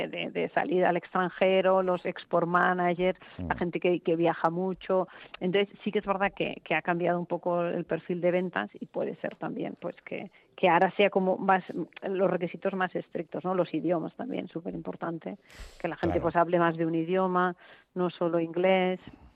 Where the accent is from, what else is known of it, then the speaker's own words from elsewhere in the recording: Barcelona, Catalonia, Spain; no sé si me ha notado que soy de aquí de Barcelona